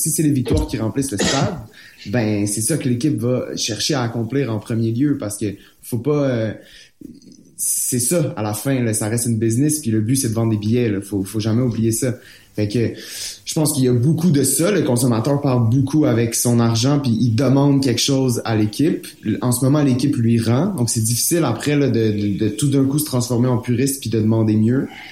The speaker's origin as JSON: {"language": "French", "town": "Montreal", "region": "Quebec", "country": "Canada", "said": "Moi, je suis Montréalais"}